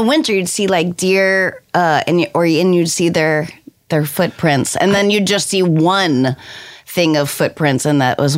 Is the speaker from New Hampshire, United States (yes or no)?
yes; New Hampshire, United States; when I was growing up in New Hampshire, they'd go, where in New York are you from? And I'd go, what's New York? I'm from here.